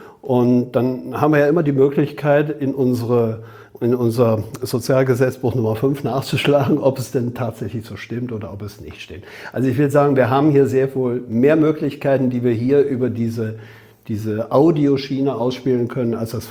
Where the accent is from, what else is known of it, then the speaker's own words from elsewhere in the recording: Rhineland, Germany; wer mich dann als Rheinländer kennt, weiß, dass der Rheinländer ja an sich ohne Punkt und Komma redet